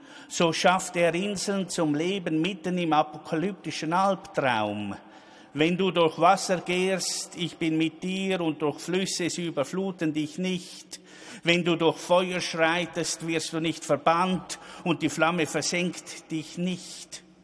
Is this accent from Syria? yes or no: yes; Syria; German is a second language; moved away as an adult; now in Switzerland; als ich vor 10 Jahren mit meiner Familie in die Schweiz gekommen bin, aus Syrien. Da war ich als Muslim und als Imam herzlich willkommen in der reformierten Kirche.